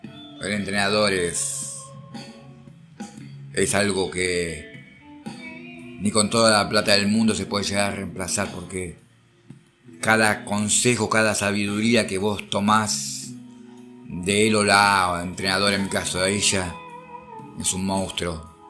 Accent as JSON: {"language": "Spanish", "country": "Argentina", "said": "yo soy de Argentina"}